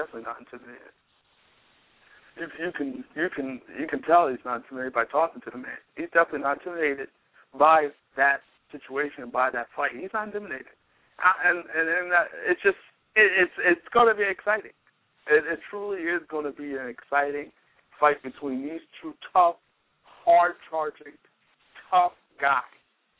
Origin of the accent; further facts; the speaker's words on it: Philadelphia, Pennsylvania, United States; I'm from Philadelphia, I thought that fight.